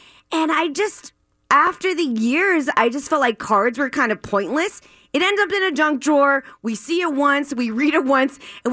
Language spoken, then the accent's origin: English; Philippines; since I'm Filipino, all my Filipino family members and friends back home in the Philippines